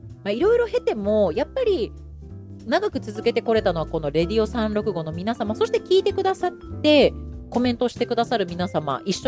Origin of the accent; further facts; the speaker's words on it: Saitama, Japan; 地元の埼玉のコミュニティ FM でもパーソナリティをやることができたんです。